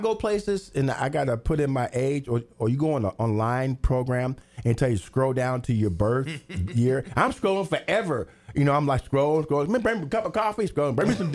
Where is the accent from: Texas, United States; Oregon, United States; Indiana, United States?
Indiana, United States; Terre Haute; I'm 18 from Terre Haute, Indiana, in France, and I meet a black lady who's French, and I'm freaking out.